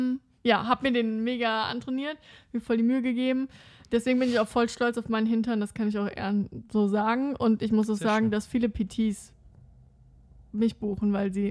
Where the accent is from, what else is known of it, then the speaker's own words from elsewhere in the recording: Hamburg, Germany; also Leute, ich bin aus Hamburg